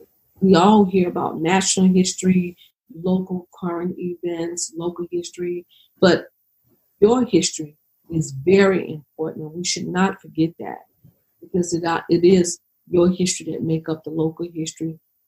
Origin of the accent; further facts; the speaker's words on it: Louisiana, United States; Okay, I'm from Louisiana. I've been in Louisiana all my life. My root is deeply connected to Louisiana and Mississippi, South Carolina, Virginia.